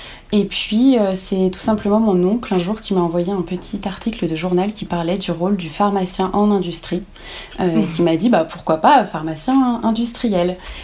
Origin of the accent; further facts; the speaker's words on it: Bourgogne-Franche-Comté, France; j'ai 30 ans, je suis originaire de Bourgogne, donc j'aime la moutarde et les bons vins.